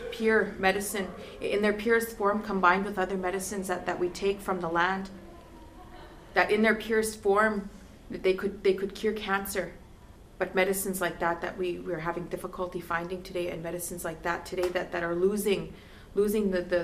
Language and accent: English; Alberta, Canada; I come from the Beaver Lake Cree Nation, which is Treaty 6 territory, northeast Alberta, about 2.5 hours northeast of Edmonton.